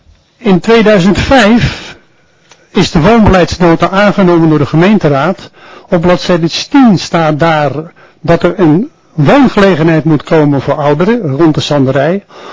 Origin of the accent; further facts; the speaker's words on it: Schoorl, North Holland, Netherlands; Ik kwam uit het Schorlse van 1967.